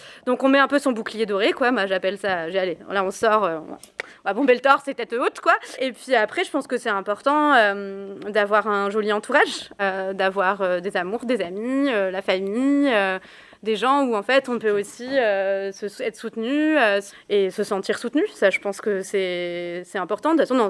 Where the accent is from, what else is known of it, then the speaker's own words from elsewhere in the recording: Nouvelle-Aquitaine, France; même si je vais retourner chez moi en Corrèze avec mes voisins